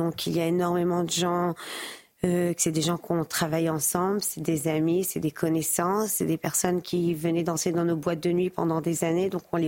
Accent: France; born there; Je suis née en France, je suis là tous les ans, toute ma vie. J'ai jamais eu peur de parler hébreu dans les rues ou de dire d'où je viens.

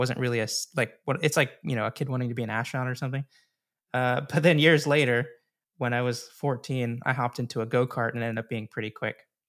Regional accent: United States; Maybe that's just because I'm American

